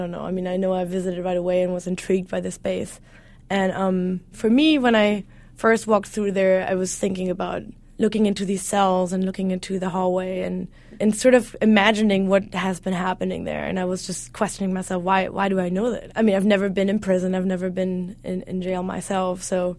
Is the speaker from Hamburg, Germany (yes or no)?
yes; Hamburg, Germany; I'm from Hamburg, Germany.